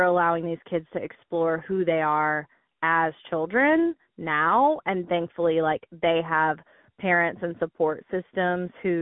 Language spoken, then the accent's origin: English; Georgia, United States; And, you know, I'm from South Georgia. I didn't know any gay people. I definitely didn't know any trans people growing up.